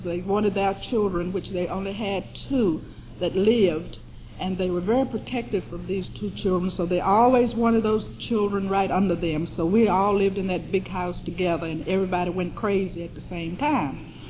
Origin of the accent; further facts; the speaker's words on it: Salem, United States; I grew up in Salem, and what I share with you today is the results of many fourth step inventories.